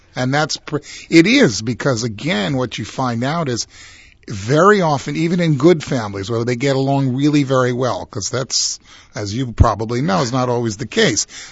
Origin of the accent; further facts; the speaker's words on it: Israel; I grew up with him in Israel.